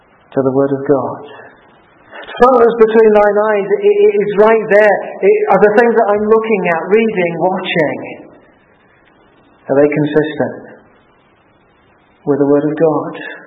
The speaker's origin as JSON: {"language": "English", "country": "United Kingdom", "said": "You know, we're British, we talk about the weather."}